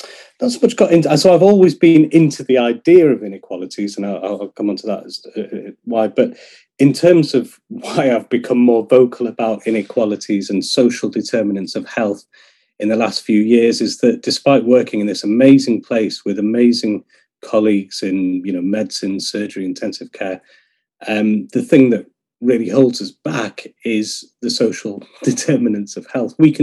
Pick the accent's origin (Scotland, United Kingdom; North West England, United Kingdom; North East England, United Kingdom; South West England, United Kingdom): North East England, United Kingdom; Middlesbrough; I'm not from Liverpool. I grew up in the northeast, you know, in another quite impoverished town in Middlesbrough.